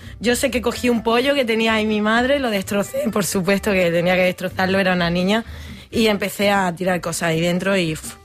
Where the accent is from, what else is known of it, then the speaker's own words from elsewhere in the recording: Andalusia, Spain; y luego sí que tengo la raíz de mi tierra, Andalucía. Entonces fusiono muchas culturas con mi tierra.